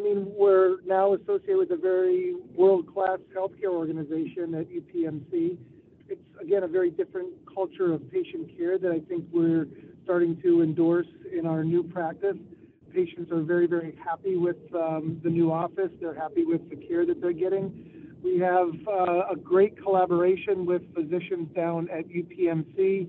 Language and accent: English; Erie, Pennsylvania, United States; So I grew up in Erie, and it was always my desire to come back home and practice in my hometown.